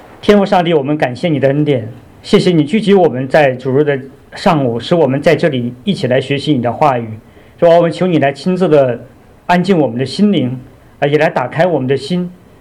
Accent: Northeast China, China; accent: Northeastern Mandarin; 就是用我们东北话来说，关系杠杠的是吧？

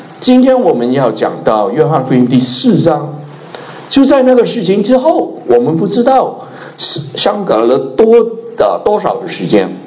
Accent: Hong Kong; 我是香港来的，所以我中文的名字呢

